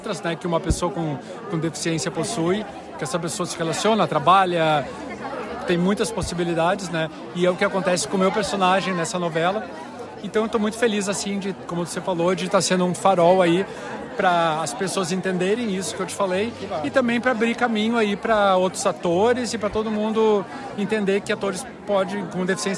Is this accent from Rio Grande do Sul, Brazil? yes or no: yes; Cachoeira do Sul, Rio Grande do Sul, Brazil; moved away as an adult; also born or lived in Porto Alegre; now in Rio de Janeiro, Brazil; Eu sou gaúcho, é. Eu sou do interior do Rio Grande do Sul, de Cachoeira do Sul, mas moro em Porto Alegre desde os meus 18 anos.